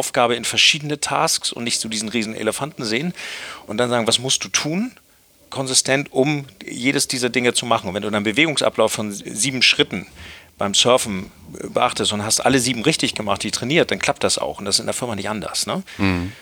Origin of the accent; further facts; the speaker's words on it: Hamburg, Germany; Ich bin in Hamburg aufgewachsen, in einem Umfeld.